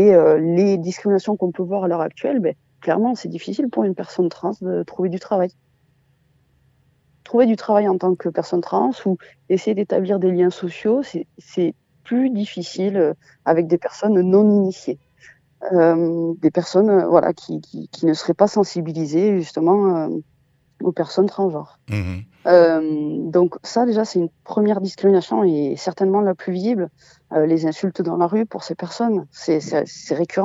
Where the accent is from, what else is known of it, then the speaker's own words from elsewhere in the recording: Occitanie, France; Moi, je viens de la campagne, hein. Je viens du Tarn profond.